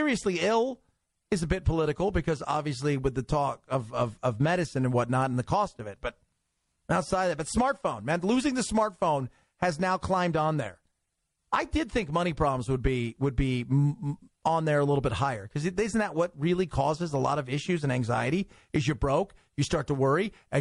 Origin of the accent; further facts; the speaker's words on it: Los Angeles, California, United States; Like taking a drive, like growing up in Los Angeles, commuting was a nightmare. It still is.